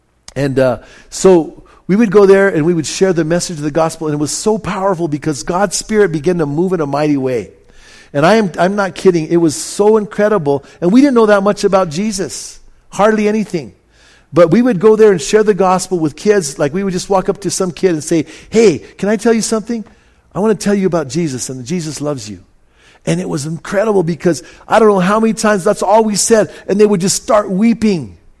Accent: Bernalillo, New Mexico, United States; All the guys I grew up with in Bernalillo, my buddies that I grew up with since we were little guys

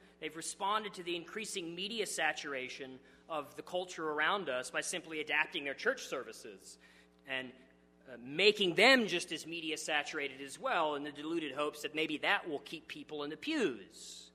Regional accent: New Mexico, United States; because I grew up in New Mexico, and out in the desert, the desolate deserts of New Mexico

